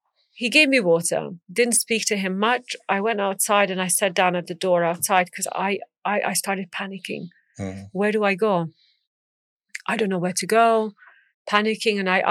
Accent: Serbia; I said, I'm not from here. I'm from Serbia. And I've come here because we are being terrorized in such and such village.

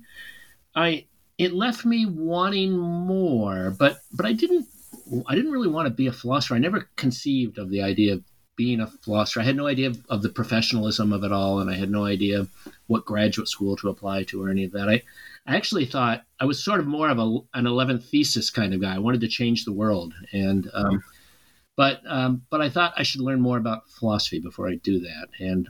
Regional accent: Nebraska, United States; Well, I grew up in Nebraska, and I grew up in, I was a young child during the 60s, and so I suppose something about that time must have influenced me.

